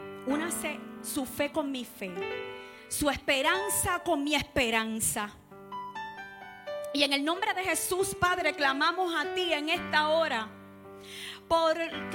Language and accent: Spanish; Puerto Rico; orando por los pastores de mi tierra, orando por los apóstoles, por los profetas, por los evangelistas, por los maestros de Puerto Rico